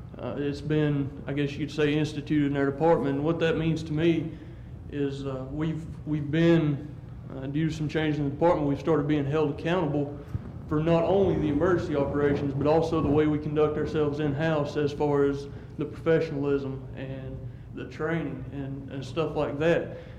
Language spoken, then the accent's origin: English; Weaverville, North Carolina, United States; I'm from Weaverville, North Carolina.